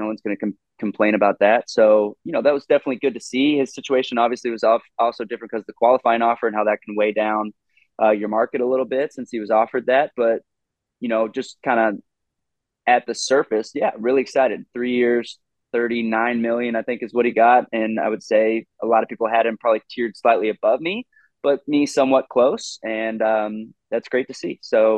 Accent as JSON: {"language": "English", "town": "Southlake", "region": "Texas", "country": "United States", "tie": "born or raised there", "said": "I grew up in Fort Worth, suburb of Dallas, Fort Worth called South Lake. Yeah, big football school."}